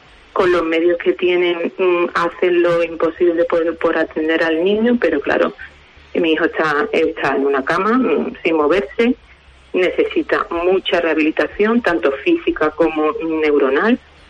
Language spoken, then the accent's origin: Spanish; Jerez de la Frontera, Andalusia, Spain; como nosotros somos de Jerez, el traslado al hospital de Jerez